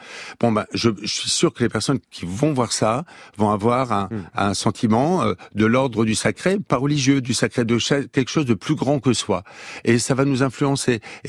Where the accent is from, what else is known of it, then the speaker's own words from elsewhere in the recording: Hauts-de-France, France; Mais vous savez, moi je viens du Nord, donc j'étais pétri par ça.